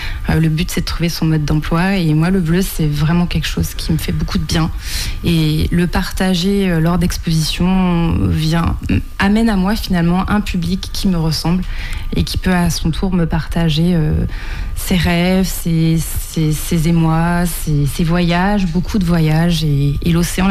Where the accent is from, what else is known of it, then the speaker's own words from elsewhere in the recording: Île-de-France, France; also born or lived in Corrèze; Je suis née en Corrèze et j'ai vécu dès l'âge de 10 ans en Île-de-France, où j'ai pu très vite faire mes études d'art dès l'âge de 15 ans